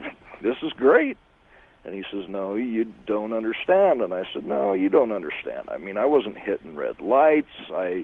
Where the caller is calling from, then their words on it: Salt Lake City, Utah, United States; Salt Lake City.